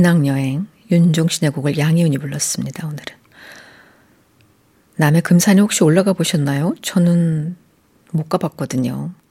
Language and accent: Korean; Seoul, South Korea; also born or lived in Yeonggwang; 저는 태어나기 전 전남 영광에서 태어났는데요. 많은 시절을 사실 서울에서 보냈죠.